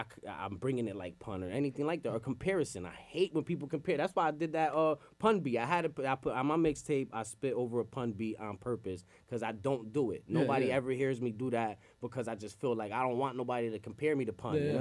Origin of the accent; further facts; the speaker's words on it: Puerto Rico; born there; I'm Puerto Rican, 100%. Puerto Rican, I was born in Puerto Rico.